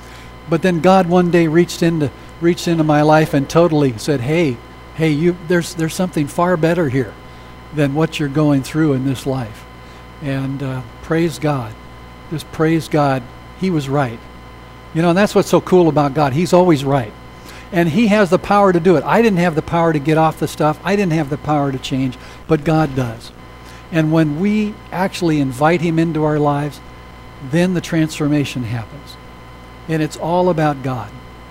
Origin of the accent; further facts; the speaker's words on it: Mount Shasta, California, United States; born there; But Janine was born in the Dunsmuir area, and I was born in the Mount Shasta area. That's our roots, just up the hill from you.